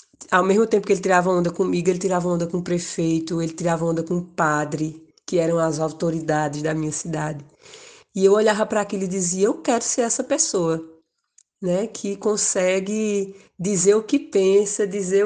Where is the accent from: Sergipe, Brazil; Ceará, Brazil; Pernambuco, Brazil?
Pernambuco, Brazil; Tuparetama; Ele foi lá na minha cidade, num festival que teve em Tuparetama